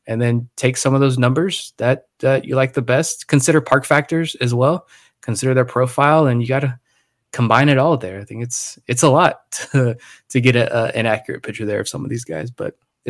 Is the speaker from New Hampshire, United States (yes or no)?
no; Suffolk, Virginia, United States; And I grew up in Suffolk. So again, Suffolk known for peanuts